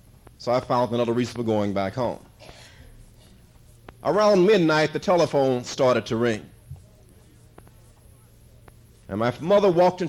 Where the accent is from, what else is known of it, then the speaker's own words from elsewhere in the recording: Hattiesburg, Mississippi, United States; When I was growing up in my hometown in Hattiesburg, Mississippi, many years ago